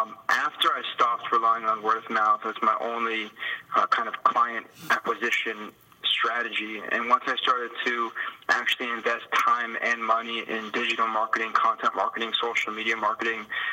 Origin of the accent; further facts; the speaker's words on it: Los Angeles, California, United States; now in Tel Aviv, Israel; I'm originally from Los Angeles, born and raised, and studied journalism at San Diego State University. But right now I'm actually in Tel Aviv.